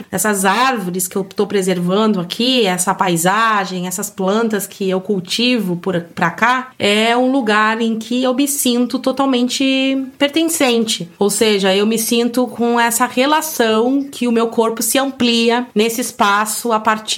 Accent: Arroio Grande, Rio Grande do Sul, Brazil; born there; Mas é o lugar onde eu nasci, uma cidade que se chama Arroio Grande, quase fronteira com o Uruguai

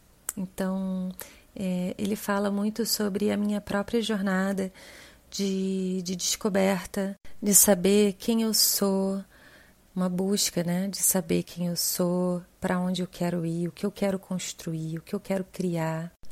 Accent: Rio de Janeiro, Brazil; now in São Paulo, Brazil; Eu sou carioca, moro em São Paulo já tem uns anos

